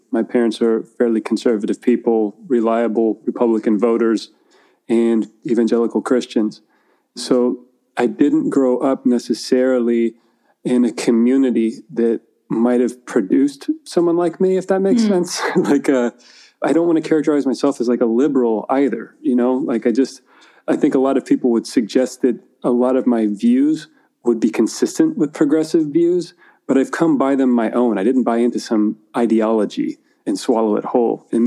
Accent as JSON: {"language": "English", "town": "Napa", "region": "California", "country": "United States", "tie": "born or raised there", "said": "So I grew up in California, split between two different cities. I spent early childhood up till I was, I think, 11 or 12 in Napa"}